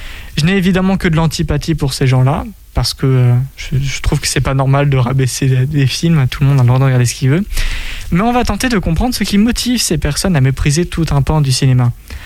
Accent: France; j'accepte tout type de cinéma parce que je suis français

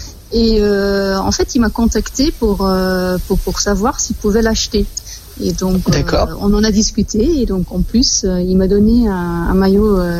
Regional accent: Flanders, Belgium; French is a second language; now in Angers, France; Oui, en fait, je suis belge, je suis flamande. Ça fait 6 ans et demi que je suis à Angers.

